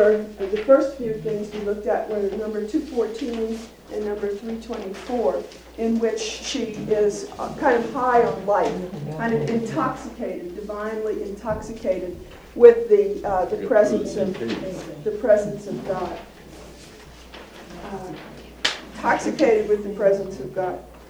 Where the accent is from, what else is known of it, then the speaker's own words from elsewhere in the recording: Louisiana, United States; we come from Louisiana in the South